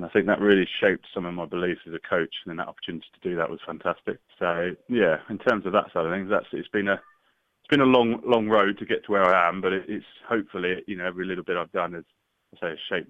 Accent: Bedford, East of England, United Kingdom; I was sort of born and bred in Bedford and played all my rugby through the sort of mini and junior system there

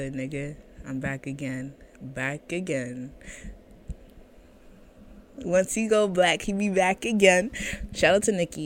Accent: Boston, Massachusetts, United States; We are from Boston, Mass. We fucking love it here.

